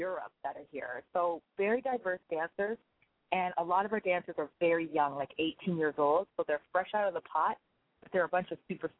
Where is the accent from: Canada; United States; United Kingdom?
Canada; But the whole difference is that we're Canadian. We have a lot of culture here.